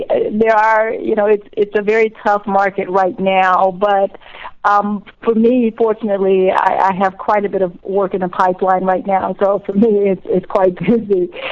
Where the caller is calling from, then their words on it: Atlanta, Georgia, United States; Atlanta, Georgia.